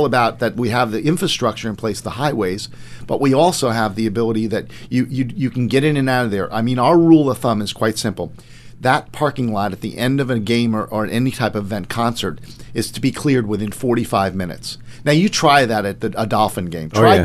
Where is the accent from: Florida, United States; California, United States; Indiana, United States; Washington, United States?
Florida, United States; Miami Beach; We're going way back because I was born and raised on Miami Beach.